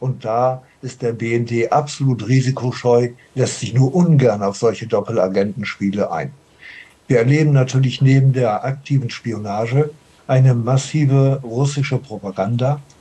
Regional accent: Weilheim, Bavaria, Germany; selbst in meiner Heimatstadt Weilheim

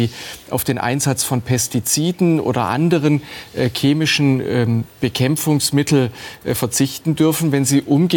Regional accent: Baden-Württemberg, Germany; ich komme aus dem Schwarzwald, das ist eine Tourismusregion.

